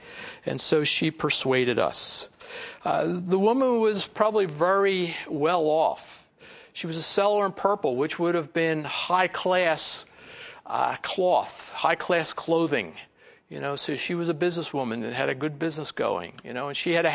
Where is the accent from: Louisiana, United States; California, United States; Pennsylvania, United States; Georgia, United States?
Pennsylvania, United States; well, you know, Chris is from Jersey and I'm from Pennsylvania.